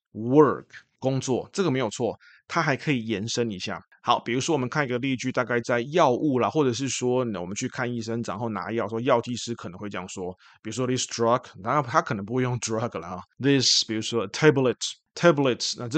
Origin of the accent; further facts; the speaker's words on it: Taiwan; 通常我们台湾人的习惯就是唠英文的时候，那个 work 是不卷舌的